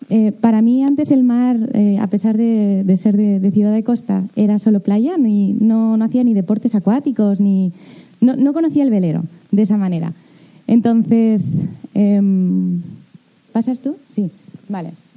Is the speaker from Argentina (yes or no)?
no; Castellón de la Plana, Valencian Community, Spain; estuve buscando en todos los conocidos, que soy de Castellón